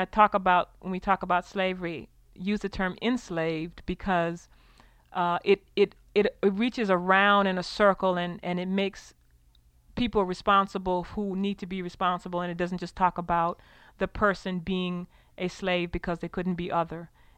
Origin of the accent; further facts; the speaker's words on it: South Carolina, United States; Growing up in South Carolina, rice was the national food for us, and we ate it several times a day and never got tired of it